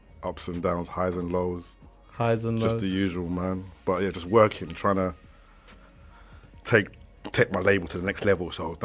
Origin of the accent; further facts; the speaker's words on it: London, United Kingdom; Really, I grew up in Meridian.